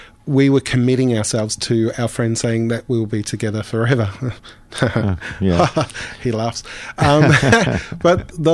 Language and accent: English; Australia; because we're Aussie.